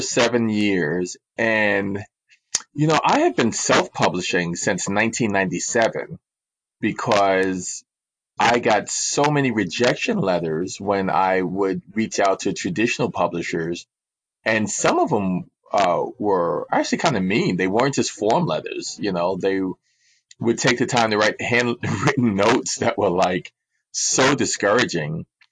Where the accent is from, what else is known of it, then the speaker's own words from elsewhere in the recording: New York City, New York, United States; where I grew up in Washington Heights, you know, all my friends and neighbors were African American or maybe Puerto Rican, Dominican